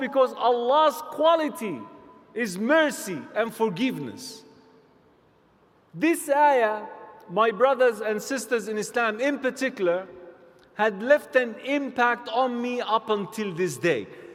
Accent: Egypt; So growing up in Egypt, I had no passion whatsoever in my entire life growing up, other than becoming a musician.

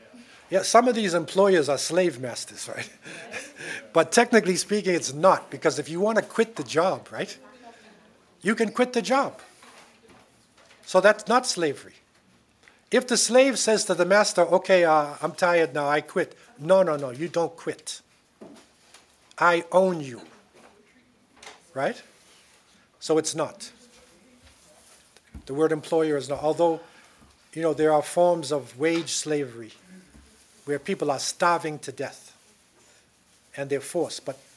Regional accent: United States; born there; because I was born in America, right?

